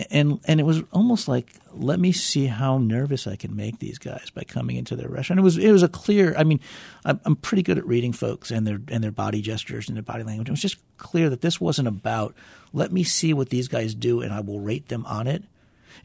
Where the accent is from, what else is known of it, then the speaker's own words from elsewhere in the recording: Midwest, United States; Yeah, I'm a Midwesterner.